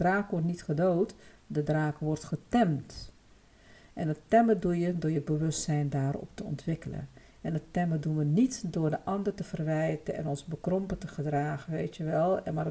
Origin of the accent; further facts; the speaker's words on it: Suriname; now in Netherlands; Maar ik weet dat in Suriname ook wel gedaan wordt, waar ik vandaan kom. India kent natuurlijk ook wel ik bedoel, mijn voorouders komen uit India.